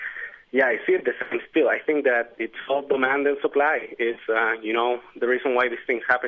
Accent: Chile; English is a second language; now in Draper, United States; I'm originally from Chile

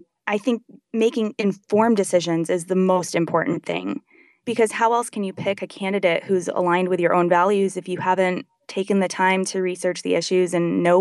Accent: Singapore; also born or lived in Japan; I grew up in Japan and Singapore. I went to international schools my whole life.

